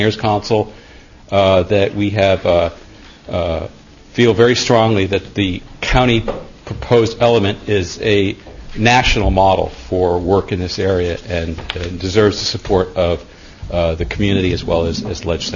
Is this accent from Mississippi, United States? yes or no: no; Trumansburg, New York, United States; from Trumansburg, New York